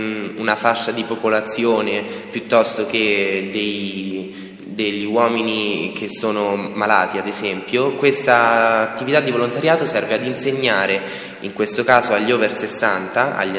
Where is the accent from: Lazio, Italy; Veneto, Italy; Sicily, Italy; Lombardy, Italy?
Lazio, Italy; Viterbo; io ho 17 anni e vengo da Viterbo, frequento questo liceo, il Liceo Mariano Buratti.